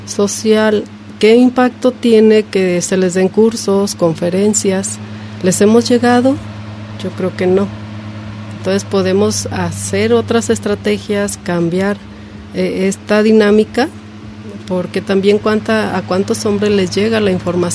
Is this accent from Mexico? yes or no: yes; Mexico; Como responsable, como patriota, como mexicano, podemos estar contribuyendo para que bajen estos niveles.